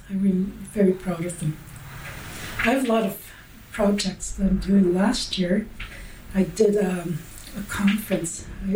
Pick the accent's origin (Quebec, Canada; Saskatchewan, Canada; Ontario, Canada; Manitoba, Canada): Ontario, Canada; Lac Seul; I am Bear Clan, and I'm from Lac Seul, Ontario. I have been a language teacher all my life, and I speak Anishinaabe Mo'in.